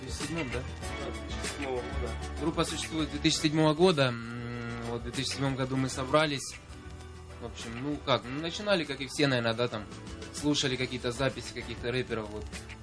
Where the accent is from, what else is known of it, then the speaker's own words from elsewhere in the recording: Marinka, Donetsk Oblast, Ukraine; now in Donetsk, Ukraine; Просто мы вообще обои из Марьинки, мы там жили, и последний месяц я переехал в Донецк, и сейчас я живу в Донецке